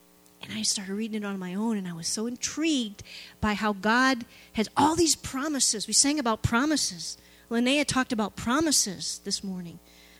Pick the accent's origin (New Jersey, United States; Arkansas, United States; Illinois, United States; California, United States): Illinois, United States; Shannon; I was born and raised in Shannon, Illinois. It's a little bump in the road down here a ways. It's a metropolis of, I think it's down to 700 people.